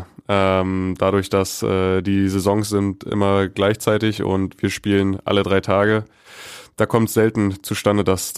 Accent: Berlin, Germany; born there; ich bin in Berlin-Reinickendorf geboren

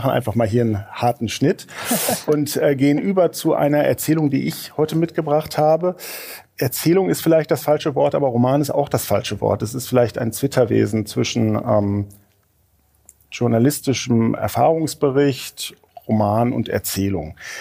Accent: Berlin, Germany; die mir auch persönlich als Berliner Lebenswelt relativ unbekannt ist

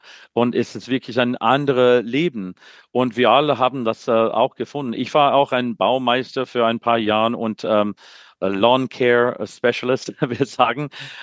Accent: Missouri, United States; Ich sage, ja, ich komme aus Missouri.

